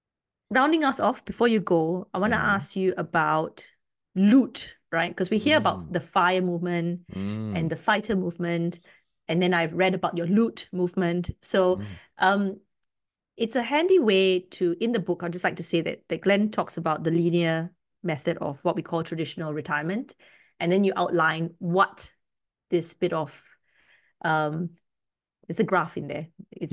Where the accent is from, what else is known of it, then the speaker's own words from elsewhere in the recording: Singapore; now in Australia; look, I'm also like I'm from Singapore. I must say, I for everything seems new to me here.